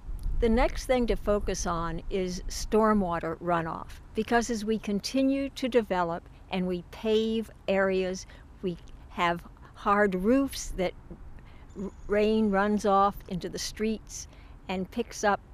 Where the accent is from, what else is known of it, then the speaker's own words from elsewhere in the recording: Florida, United States; I grew up in Central Florida. When I lived there, it was rural.